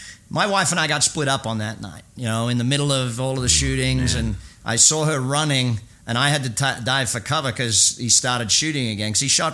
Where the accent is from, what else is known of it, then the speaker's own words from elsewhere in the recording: Australia; now in United States; growing up in Australia, you are very clearly, and it's such a clear delineation here in America